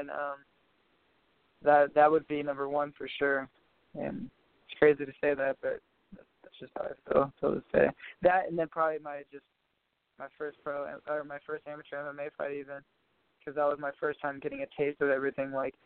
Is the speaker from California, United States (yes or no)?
yes; Oroville, California, United States; it was, like, everyone I grew up with in Oroville and everyone's parents